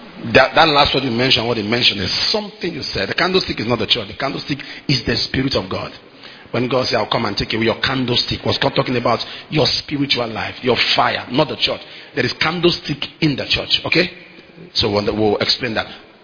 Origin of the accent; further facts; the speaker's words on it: Nigeria; I'm a Jew. I'm from Nigeria.